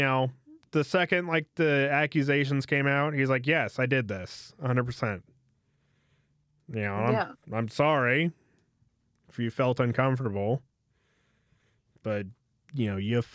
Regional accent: United States; But I'm American. We're not supposed to be good with geography.

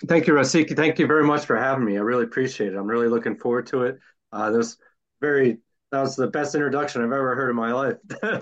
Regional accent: Philadelphia, Pennsylvania, United States; now in California, United States; I'm originally from Philadelphia. I've been out here 23 years now, out here in California

